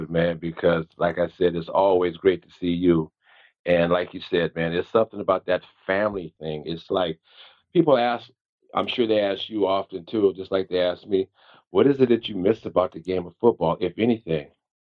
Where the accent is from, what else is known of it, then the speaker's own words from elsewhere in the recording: Santa Rosa, California, United States; and I grew up here in Santa Rosa, California, which was the Raiders training camp back in the 60s and the 70s.